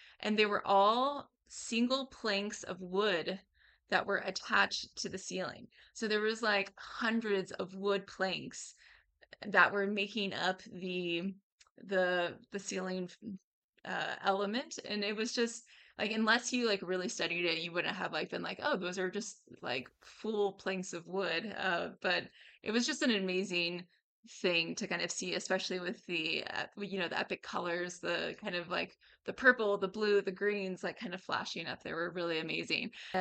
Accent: Texas, United States; I'm from Texas and grew up with a lot of heat, so the heat never bothers me.

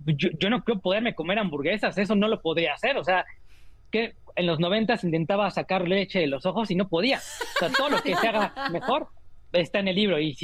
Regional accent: Coyoacán, Mexico City, Mexico; soy de México, soy de Coyoacán, mi gente está aquí

